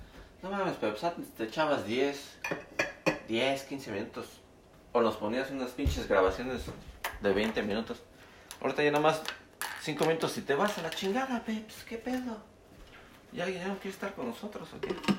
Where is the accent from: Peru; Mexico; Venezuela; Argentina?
Mexico; State of Mexico; Nací en el DF, pero me criaron en el Estado de México, que está bien pinche al ladito. Pero según la jefa, soy chilango.